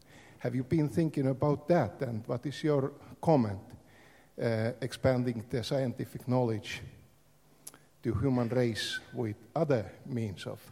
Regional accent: Estonia; English is a second language; from Estonia.

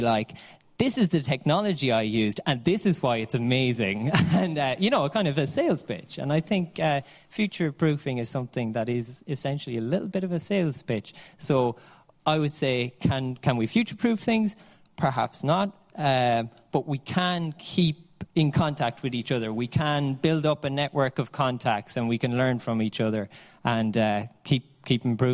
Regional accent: Ireland; it reminds me as a young Irishman growing up in Ireland.

